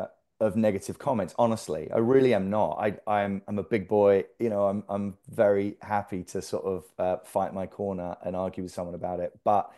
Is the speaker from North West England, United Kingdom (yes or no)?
no; London, United Kingdom; now in Austin, United States; I'm from London. I love London. London's a big, bustling, busy city.